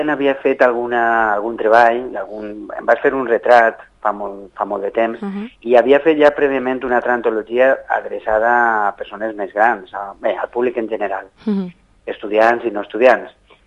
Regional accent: Valencian Community, Spain; a Gandia, que és una ciutat que està a prop del meu poble

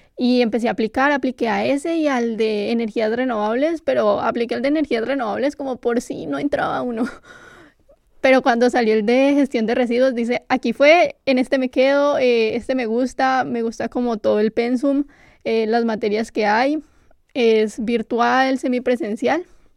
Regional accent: Cali, Valle del Cauca, Colombia; soy caleña

